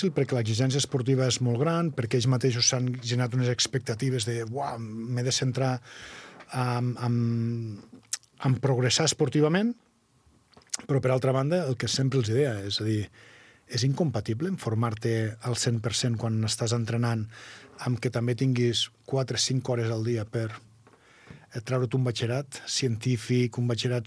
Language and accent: Catalan; Bell-lloc d'Urgell, Catalonia, Spain; un poblet que m'estimo molt, que és el meu poble, que és Bell-lloc